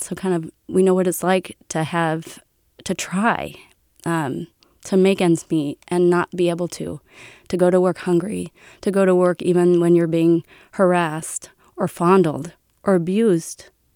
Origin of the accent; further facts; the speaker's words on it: California, United States; I'm from Northern California, and we did move around a lot.